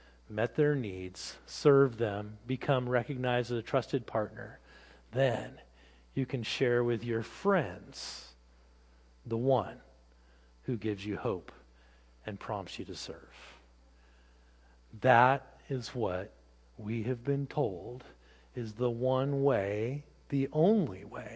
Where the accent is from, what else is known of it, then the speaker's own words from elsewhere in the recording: Fairfield, Washington, United States; three Seventh-day Adventist physicians who moved to my hometown years ago. In Fairfield, Washington, if you come to visit, there are two parks.